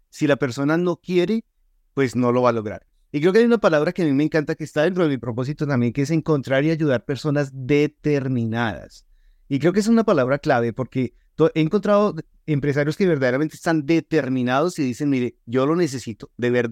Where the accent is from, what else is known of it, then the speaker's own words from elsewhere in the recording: Colombia; ellos ya están muy difícil en mi país, en Colombia